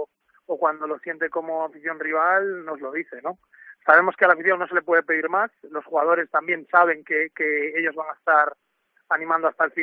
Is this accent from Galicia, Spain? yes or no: yes; Galicia, Spain; a nosotros como buenos gallegos nos gusta el misticismo